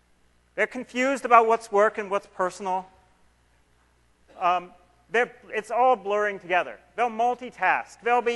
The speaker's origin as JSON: {"language": "English", "town": "Seattle", "region": "Washington", "country": "United States", "said": "I'm from Seattle. Seattle, we drink a lot of coffee."}